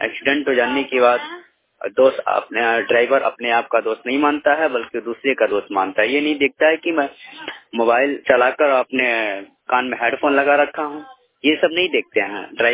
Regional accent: Raghuwa, Bihar, India; मैं ग्राम रघुवा प्रखंड डिस्ट्रिक्ट गोपालगंज बिहार का निवासी हूँ।

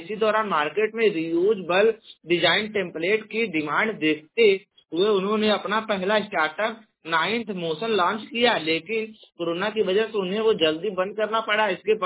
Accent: Jaunpur, Uttar Pradesh, India; मैं उत्तर प्रदेश के जौनपुर जिले का निवासी हूं

